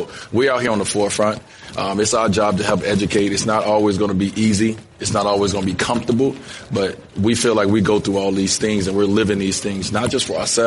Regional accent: Chicago, Illinois, United States; You know, growing up in Chicago, I played the game of basketball because it was an outlet for me, right?

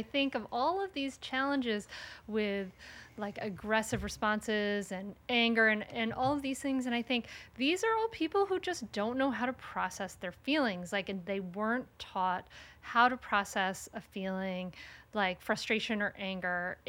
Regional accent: Rhode Island, United States; No, it's so great because I grew up in Rhode Island and now I live in Delaware and no one says anything is wicked anything anymore.

